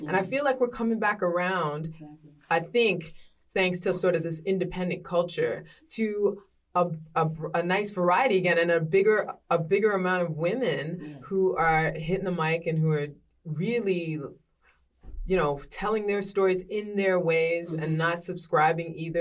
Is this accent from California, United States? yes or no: no; Washington, District of Columbia, United States; now in Atlanta, United States; that's right, I'm from Washington, D.C.